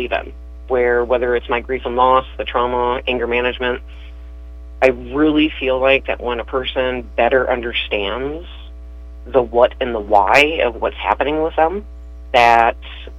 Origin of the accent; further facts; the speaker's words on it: Michigan, United States; moved away as an adult; also born or lived in Texas; I spent the last 10-11 years down there working at the VA. I'm originally from Michigan, so I'm originally a northerner.